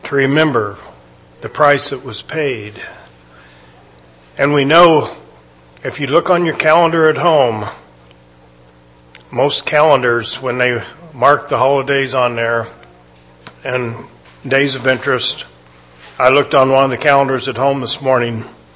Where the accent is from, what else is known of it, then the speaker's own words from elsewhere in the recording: United States; I thank God that I'm an American.